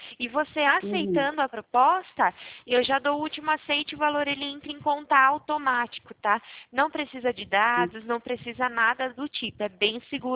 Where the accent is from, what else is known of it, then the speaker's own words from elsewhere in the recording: Araras, São Paulo, Brazil; Eu sou aqui de Araras.